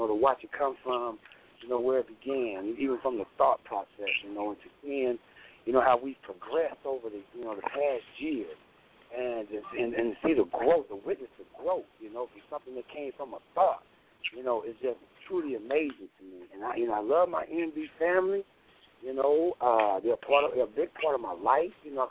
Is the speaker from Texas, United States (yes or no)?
no; St. Louis, Missouri, United States; Well, first of all, you know, I'm from St. Louis.